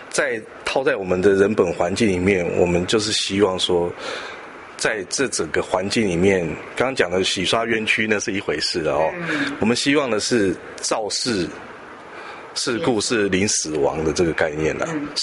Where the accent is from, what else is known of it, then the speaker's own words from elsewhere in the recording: Taiwan; 我们台湾人很可爱的一点哦